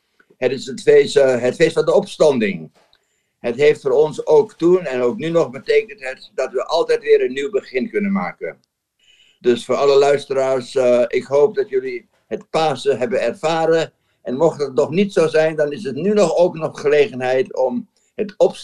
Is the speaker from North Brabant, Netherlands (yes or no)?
no; Haarlem, North Holland, Netherlands; zo ben ik een beetje opgegroeid in Haarlem.